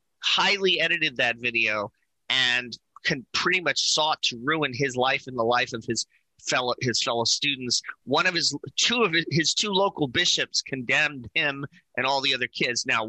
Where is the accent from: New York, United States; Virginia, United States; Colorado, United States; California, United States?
New York, United States; Astoria; I'm from Astoria, Queens, like you, so it makes me sort of a realist